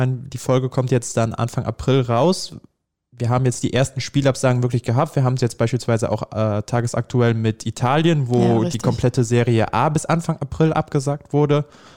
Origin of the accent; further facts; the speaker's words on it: Heinsberg, North Rhine-Westphalia, Germany; ich komme aus der Region rund um Heinsberg